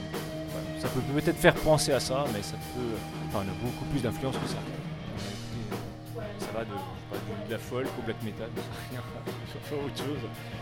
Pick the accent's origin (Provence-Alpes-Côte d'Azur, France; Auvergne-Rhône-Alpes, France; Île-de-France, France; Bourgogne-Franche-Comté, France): Bourgogne-Franche-Comté, France; Besançon; Alors, on vient de Besançon.